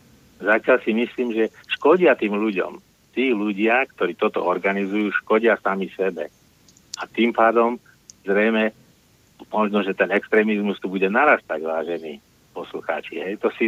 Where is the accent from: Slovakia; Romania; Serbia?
Slovakia; Bratislava, Bratislava Region; ja som Bratislavčan, 50 rokov. Žijem tu 50 rokov